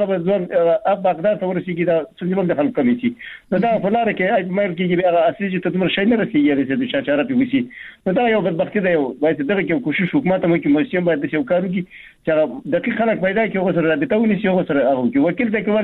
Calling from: Baghlan, Afghanistan; بغلان مې تماس نیولې

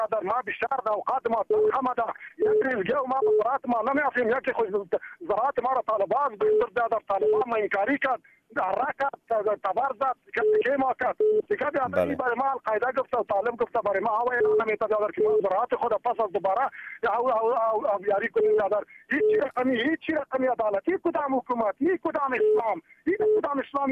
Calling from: Parwan, Afghanistan; سلام مربوط ولایت پروان است مربوط مرکز است

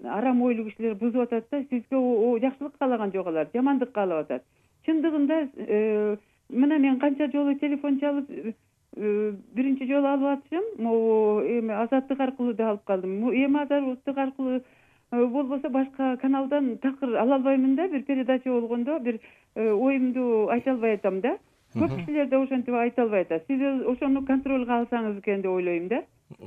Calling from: Bishkek, Kyrgyzstan; Бишкектенмин.

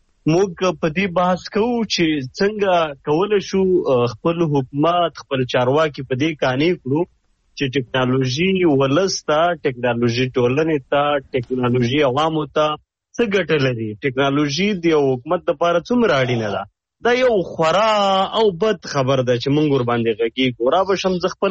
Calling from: China; د چین هیواد نتا سره پاړی دکې.

